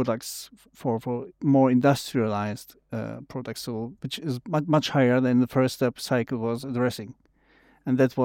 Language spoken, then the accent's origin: English; Berlin, Germany; also born or lived in Munich; now in Hamburg, Germany; born and raised in Berlin, studied there at the Technical University of Berlin, industrial engineering, started my career as a consultant for 5-6 years, then switched the industry to private equity, went to Munich for 3 years, and then came back to Hamburg